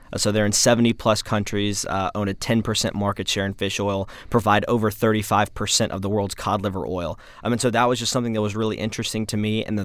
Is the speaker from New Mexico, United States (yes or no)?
no; Florence, South Carolina, United States; Yeah, so I'm originally from Florence, just about an hour away from Coastal